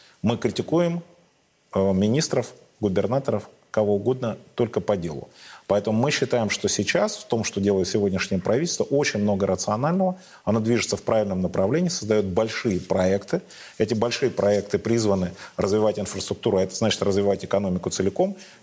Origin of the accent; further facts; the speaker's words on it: Russia; мы русские не потому, что мы родились в Советском Союзе, а потому, что мы родились в России.